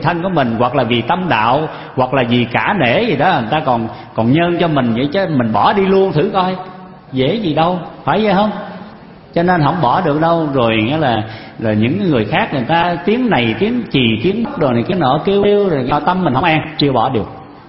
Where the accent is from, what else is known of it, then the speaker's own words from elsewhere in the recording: Long Xuyên, An Giang, Vietnam; quý vị biết cái vùng miền Tây đó, quê tôi ở vùng Long Xuyên Châu Đốc đó.